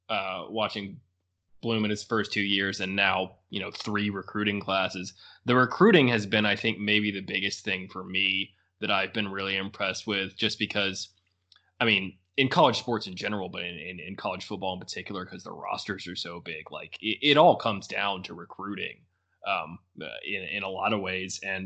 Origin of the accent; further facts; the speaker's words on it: Alabama, United States; you know, I'm from Alabama, but my friends were from New York and Dallas and Arizona and Georgia and all these different places.